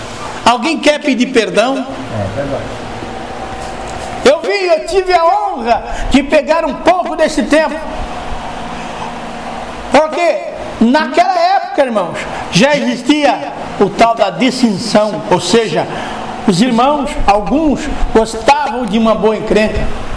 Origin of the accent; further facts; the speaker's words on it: Joinville, Santa Catarina, Brazil; lá no meu bairro na época, Jardim Paraíso, aqui em Joinville